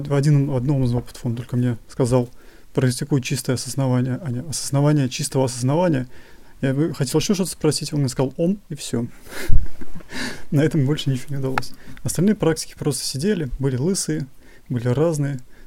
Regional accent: Makhachkala, Dagestan, Russia; Здравствуйте … мне 32 года, я из Махачкалы.

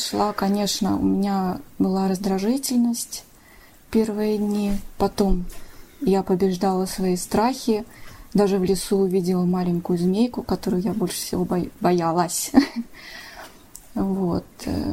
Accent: Saint Petersburg, Russia; я из Санкт-Петербурга.

